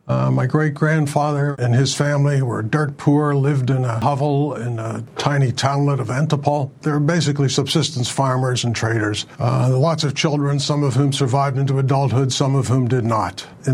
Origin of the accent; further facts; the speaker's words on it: Johnstown, Pennsylvania, United States; We settled in western Pennsylvania in my hometown of Johnstown, Pennsylvania, which was a burgeoning iron and steel center at the time.